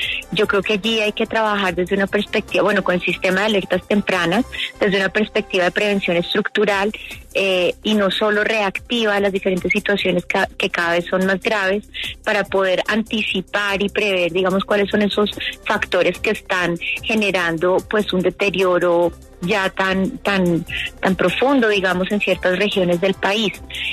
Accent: Colombia; Más del 50% de las personas somos de Colombia y del mundo, somos mujeres

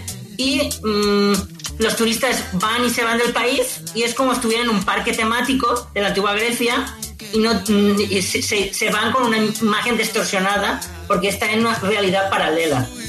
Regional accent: Spain; Yo soy de España, estudiaba Derecho y Ciencias Políticas como hace una década

